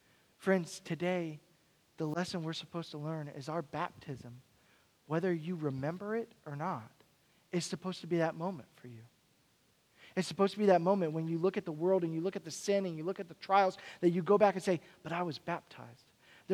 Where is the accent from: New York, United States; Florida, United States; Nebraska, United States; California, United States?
Florida, United States; Fort Myers; moved away; also born or lived in Texas / Missouri / Colorado; I grew up in Fort Myers, Florida, at the beach all the time, you know, the beautiful ocean, sea breeze, and I didn't appreciate it until I left. And then I left in Texas, and I lived in Missouri and Colorado, and now here, I miss the ocean.